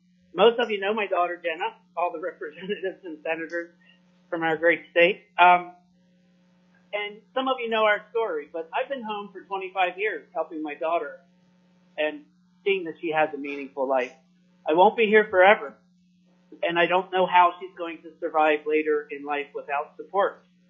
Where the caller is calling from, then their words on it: Eagle River, Alaska, United States; I'm calling from Eagle River.